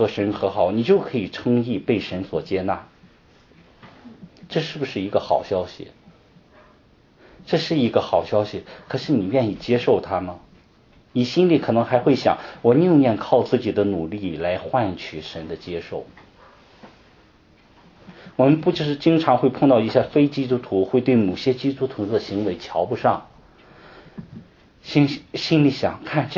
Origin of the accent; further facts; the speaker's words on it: China; 那些不是犹太人的外邦人呢，比如我们中国人